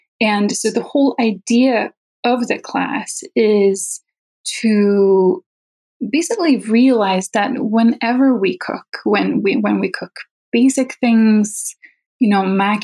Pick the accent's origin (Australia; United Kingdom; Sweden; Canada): Sweden; English is a second language; now in United States; I didn't grow up here. I grew up in Sweden, where after high school, you go and study one thing.